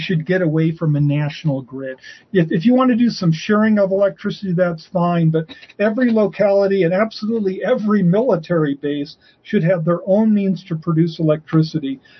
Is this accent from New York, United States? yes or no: no; Nebraska, United States; I love my double barrel shotgun I grew up with in Nebraska hunting pheasant and quail.